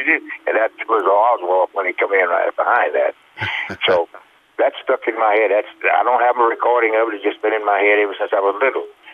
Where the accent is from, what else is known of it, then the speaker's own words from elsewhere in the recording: Sledge, Mississippi, United States; I don't know the name of it or anything, but it was in my hometown of Sledge, Mississippi.